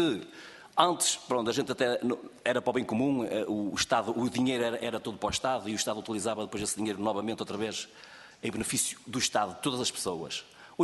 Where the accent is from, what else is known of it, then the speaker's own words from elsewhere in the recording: Vila Maior, Aveiro, Portugal; Eu sou de Vila Maior, Conselho de Santa Maria da Feira.